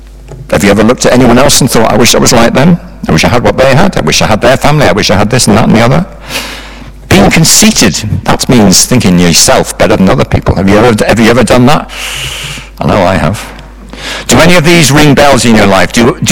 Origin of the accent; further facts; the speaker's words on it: Newcastle, North East England, United Kingdom; accent: Geordie; moved away as an adult; When I was 19, I went to university in the south of England, and I was from Newcastle, right? I was a right Geordie. I was like, you know, I was a northerner.